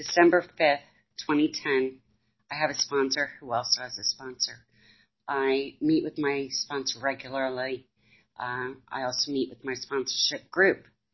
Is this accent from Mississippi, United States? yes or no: no; Richmond, Virginia, United States; born there; I was born in 1959 in Richmond, Virginia, to a Navy family. We traveled a lot.